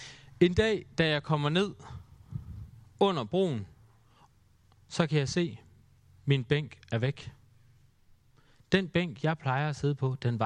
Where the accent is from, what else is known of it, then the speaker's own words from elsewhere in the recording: Skive, Central Denmark Region, Denmark; also born or lived in Nørresundby; Fordi Aarhus er lidt nogle andre priser end der, hvor jeg kommer fra, Skive. Da jeg flyttede fra Skive, flyttede jeg nordpå til Nørresundby.